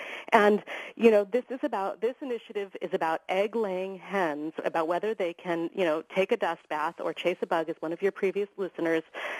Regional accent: California, United States; I grew up in Southern California. I've lived in the Bay Area. I've lived in California all my life.

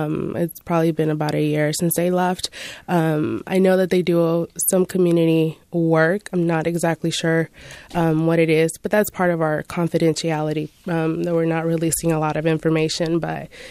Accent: Richmond, United States; I grew up in a place where I grew up in Richmond, so violence is always a part of that lifestyle.

